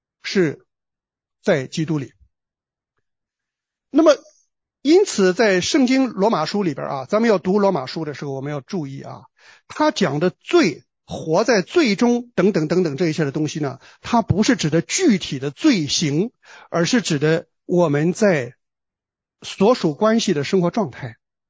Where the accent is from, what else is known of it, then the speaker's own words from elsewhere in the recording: China; now in Australia; 当我们从中国移民到澳洲来的时候